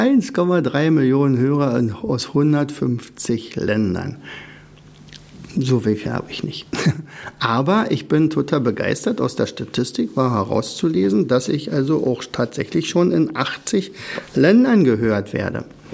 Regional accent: Germany; Also ich habe ja in der DDR den Lehrerberuf studiert. Und ich bin natürlich in der DDR aufgewachsen

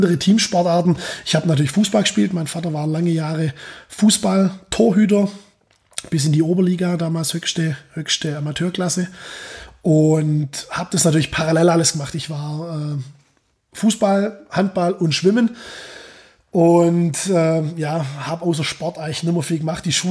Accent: Wißgoldingen, Baden-Württemberg, Germany; In Wiesgoldingen, das ist so ein kleines Dorf zwischen Schwäbisch Gmünd und Göppingen. Das ist so das, was die meisten irgendwo kennen. Hat 1500 Einwohner, da bin ich aufgewachsen.

